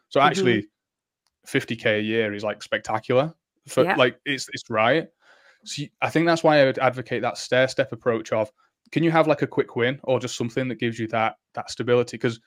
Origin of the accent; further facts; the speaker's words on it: Warrington, North West England, United Kingdom; born there; So, growing up, I was born in Warrington, so I'm halfway between the two, right?